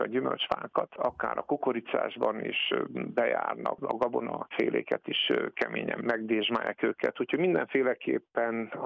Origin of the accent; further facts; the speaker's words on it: Sovata, Mureș County, Romania; én a Szovárta környékéről származom